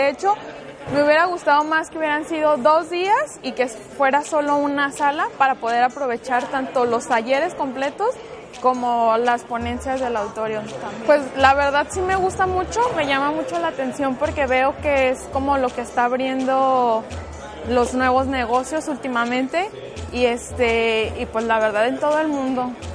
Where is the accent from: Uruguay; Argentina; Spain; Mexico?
Mexico; Yo vengo desde México y decidí venir nada más al congreso